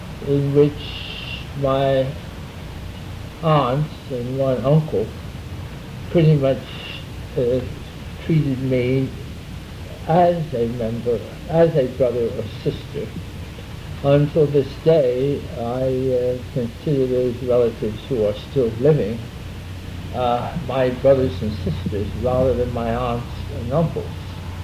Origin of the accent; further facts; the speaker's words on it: Winchester, Pennsylvania, United States; Well, I was born in Winchester, Pennsylvania, which is southeast of Philadelphia by 20 miles. I was reared by my grandmother and grandfather